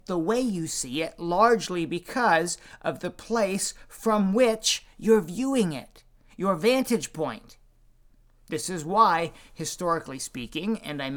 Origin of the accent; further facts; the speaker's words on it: North Carolina, United States; because I grew up in North Carolina, 10 minutes from where Tar Heel legend Roy Williams grew up and attended high school.